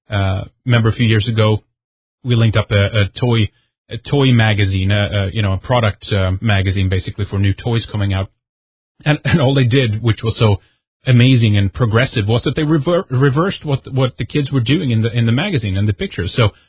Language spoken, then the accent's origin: English; Sweden; I can just speak for myself here, but just, you know, growing up in Sweden, certainly you have your own experiences and whatnot